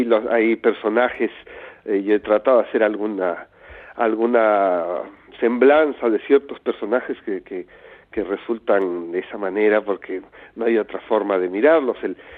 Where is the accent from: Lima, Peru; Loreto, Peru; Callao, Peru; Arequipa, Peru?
Arequipa, Peru; a un convento en mi tierra natal, en Arequipa